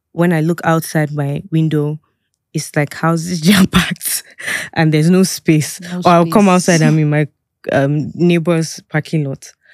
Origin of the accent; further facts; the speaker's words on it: Abuja, Federal Capital Territory, Nigeria; also born or lived in Jos; I mean, Abuja, growing up in Abuja... Shortlink to Kaduna and then shortlink to Jos where I schooled. The north was like a huge part of my upbringing, right? Because Abuja is in the north.